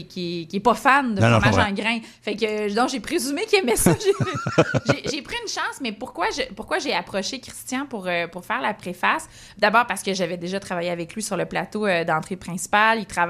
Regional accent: Quebec City, Quebec, Canada; now in Montreal, Canada; quand on vient de Québec, parce que j'ai pas l'impression que les gens de Montréal se préoccupent tant que ça du monde de Québec, quoique en habitant à Montréal maintenant

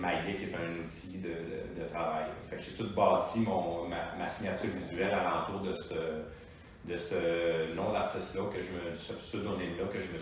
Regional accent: Italy; Je suis italien, mais ma femme est italienne.

